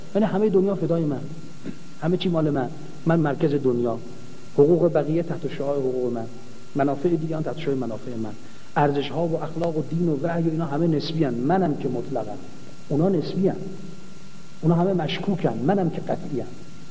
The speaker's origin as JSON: {"language": "Persian", "country": "Iran", "said": "اتفاقا ایشون فهمید ما ایرانی هستیم"}